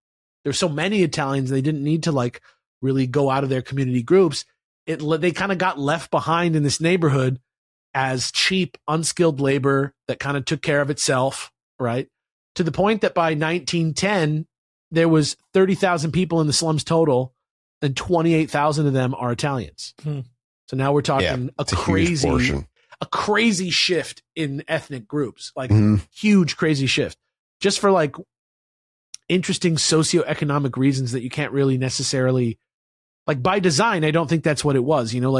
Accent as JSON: {"language": "English", "town": "San Pedro", "region": "California", "country": "United States", "said": "I'm from San Pedro, which is a neighborhood of Los Angeles. We want to be our own city."}